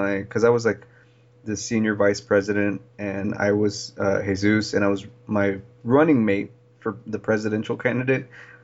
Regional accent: Santa Fe, New Mexico, United States; And when I was in high school, I grew up in Santa Fe.

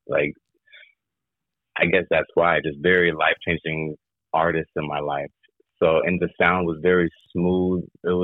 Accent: Sebring, Florida, United States; also born or lived in Lake Wales; But I'm from Sebring, you know, that's where I've always lived, my family lives, born and raised. Sebring, Florida.

